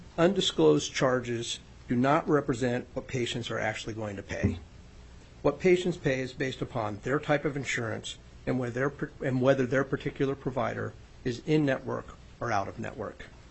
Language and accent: English; Sitka, Alaska, United States; also born or lived in Palmer; now in Juneau, United States; I was born in Palmer and raised in Sitka.